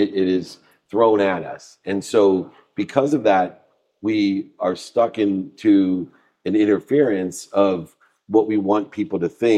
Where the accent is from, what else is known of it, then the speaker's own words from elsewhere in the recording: Akron, Ohio, United States; Because I think about growing up in Akron, Ohio, and in Fairlawn, a specific county of Akron, Ohio.